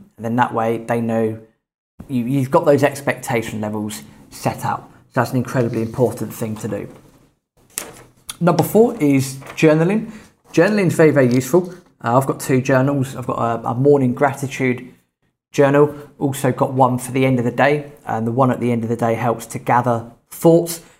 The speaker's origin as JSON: {"language": "English", "region": "England", "country": "United Kingdom", "tie": "born there", "said": "I was born in England"}